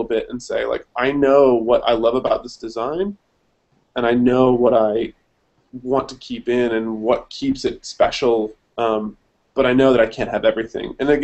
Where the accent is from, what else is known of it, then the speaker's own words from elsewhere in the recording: United States; I'm an American, but spelled the Australian way.